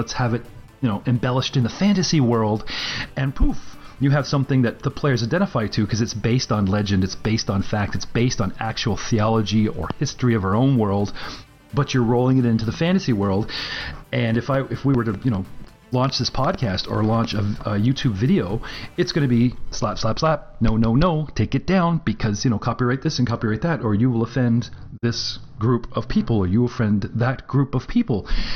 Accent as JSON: {"language": "English", "town": "Kawartha Lakes", "region": "Ontario", "country": "Canada", "said": "I'm a Canadian myself and up in the Kawartha Lakes."}